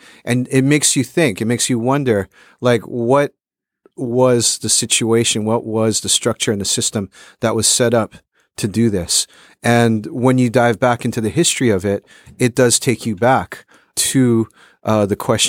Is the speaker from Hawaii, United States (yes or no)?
yes; Honolulu, Hawaii, United States; My mom worked in the police department. I grew up in Honolulu, Hawaii.